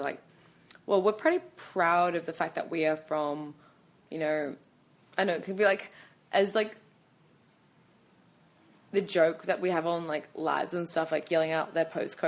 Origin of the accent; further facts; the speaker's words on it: Sydney, New South Wales, Australia; I'm very fucking proud to be, say, I'm from Western Sydney.